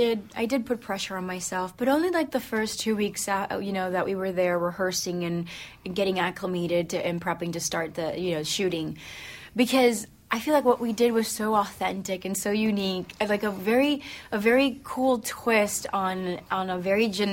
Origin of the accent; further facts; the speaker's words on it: New York, United States; I miss going out. I'm a New Yorker.